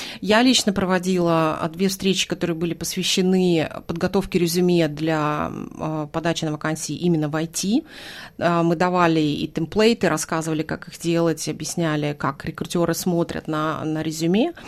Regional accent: Norilsk, Krasnoyarsk Krai, Russia; moved away as an adult; also born or lived in Moscow; now in Australia; Я приехала в Австралию 12 лет назад из Москвы. А сама я родилась и выросла в Норильске.

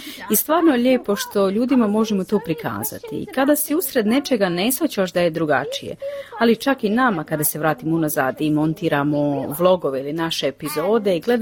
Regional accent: Australia; Croatian is a second language; Naši očevi nisu govorili hrvatski s nama dok smo odrastali. U Australiji nismo izloženi hrvatskom jeziku kao što Hrvati jesu engleskom.

